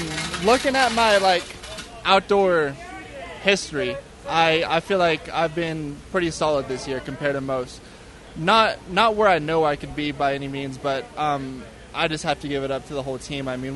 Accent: Salt Lake City, Utah, United States; I grew up in Salt Lake

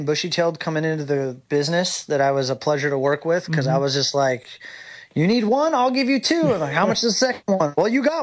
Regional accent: San Diego, California, United States; now in Louisiana, United States; And I grew up around him in San Diego Arena Cross

